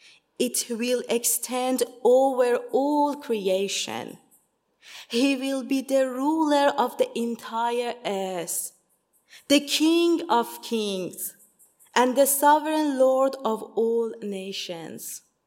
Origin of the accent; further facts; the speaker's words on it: Iran; English is a second language; moved away; When I had to leave my home country, Iran, I cried out to God asking, "How is this possible? How can I live in another country without knowing the language or the culture?